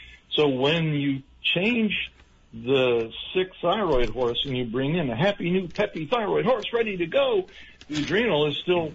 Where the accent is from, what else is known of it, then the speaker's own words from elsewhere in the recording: Kentucky, United States; since I'm from Kentucky and we are all about horses here